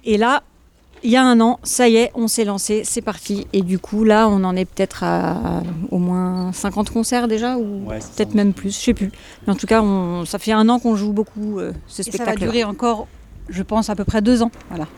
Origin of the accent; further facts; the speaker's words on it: Cergy-Pontoise, Île-de-France, France; Alors, on est originaire... de la même famille déjà, vous aviez compris, d'une ville qui s'appelle Cergy-Pontoise, c'est à côté de Paris, de banlieue parisienne. Et aujourd'hui, on est tous un petit peu éparpillés dans la France, on a tous déménagé, donc entre le sud, l'ouest